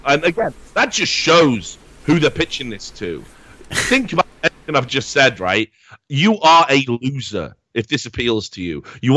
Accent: United Kingdom; when I grew up in the Thatcher-era Britain

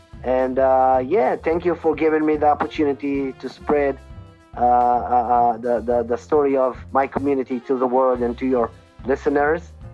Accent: Ethiopia; now in Israel; You know that I came from Ethiopia, but you don't know my history.

